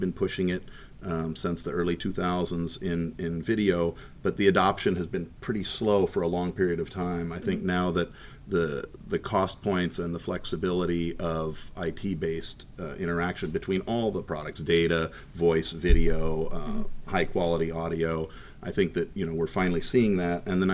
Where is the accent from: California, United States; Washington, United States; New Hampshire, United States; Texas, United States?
California, United States; Santa Barbara; We're in Santa Barbara, California.